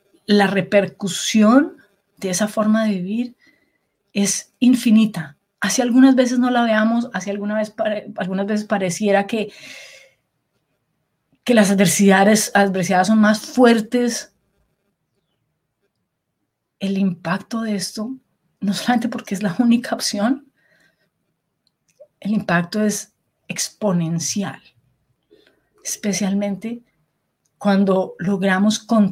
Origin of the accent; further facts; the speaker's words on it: Venezuela; un dictador que está en mi país, Venezuela.